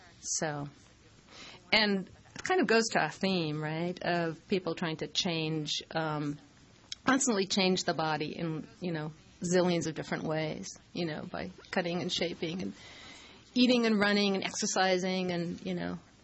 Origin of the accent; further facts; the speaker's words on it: United Kingdom; Well, I'm British, so.